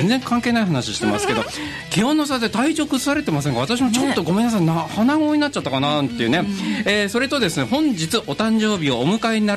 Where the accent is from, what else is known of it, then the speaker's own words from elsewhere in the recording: Kawasaki, Kanagawa, Japan; moved away as an adult; 生まれも育ちも川崎市中原区、スーパーの大宮さんや伊藤洋華堂さんの食材で育ったプロレスラーの方です。